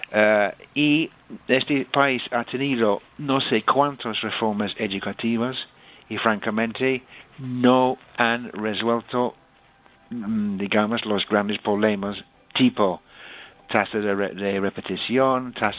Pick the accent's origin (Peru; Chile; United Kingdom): United Kingdom; Spanish is a second language; now in Spain; yo me siento pues más español que británico, a pesar de mi acento de Giri. Y que con mis 69 años